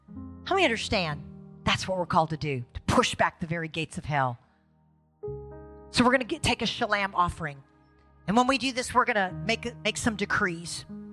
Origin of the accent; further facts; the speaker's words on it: the South, United States; But I'm from the South and we say shalom because it rhymes with bam.